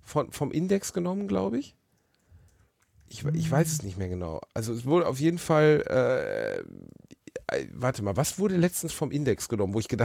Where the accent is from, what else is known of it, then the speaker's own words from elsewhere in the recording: North Rhine-Westphalia, Germany; Ich bin aus dem Ruhrpott.